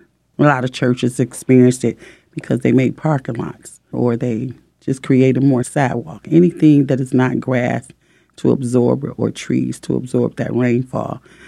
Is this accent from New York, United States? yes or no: no; Detroit, Michigan, United States; I'm from Detroit